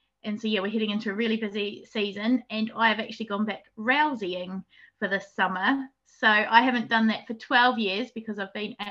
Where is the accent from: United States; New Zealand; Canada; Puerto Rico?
New Zealand; Southland; moved away as an adult; now in United Kingdom; I grew up in Southland in New Zealand, but I now live in the UK.